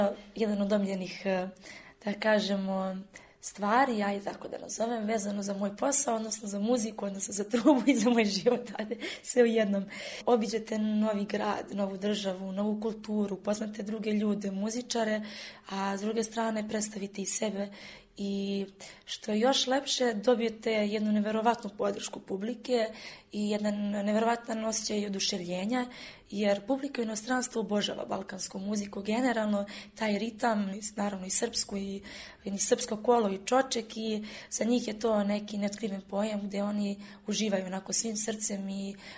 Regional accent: Arilje, Zlatibor District, Serbia; ja sam odrasla u kraju u Arilju, gde, da kažem, i dominira ta tradicionalna muzika, gde je blizu guča i sabor truvača

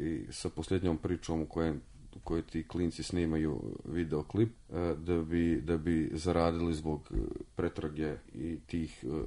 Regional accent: Montenegro; dolazim iz Crne Gore, pišem u Crnoj Gori

